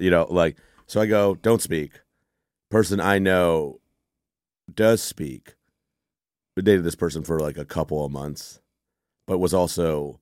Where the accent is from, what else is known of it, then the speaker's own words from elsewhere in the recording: Texas, United States; I'm originally from Texas. My mom is from Ireland.